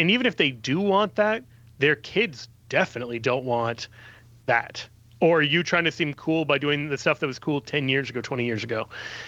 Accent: Kansas City, Missouri, United States; I'm from Kansas City. It would just be an own goal if I made fun of our accent.

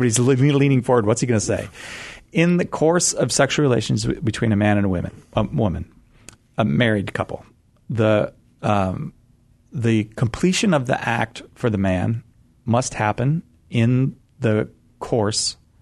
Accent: Georgia, United States; I'm from Georgia.

